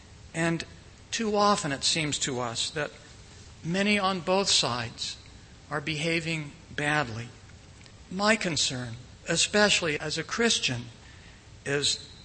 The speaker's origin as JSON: {"language": "English", "region": "North Carolina", "country": "United States", "tie": "born or raised there", "said": "former North Carolina Senator John Edwards, that's from my home state, as you know"}